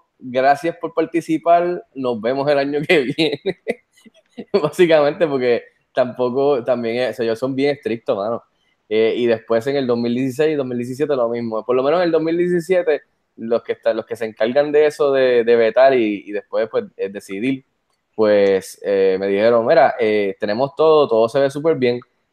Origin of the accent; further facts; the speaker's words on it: Puerto Rico; Soy el segundo puertorriqueño en entrar.